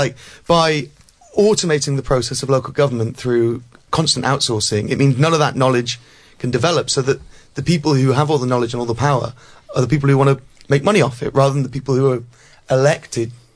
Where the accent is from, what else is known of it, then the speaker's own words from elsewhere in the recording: Cardiff, Wales, United Kingdom; I mean, I'm from Cardiff and we're kind of that much further down the road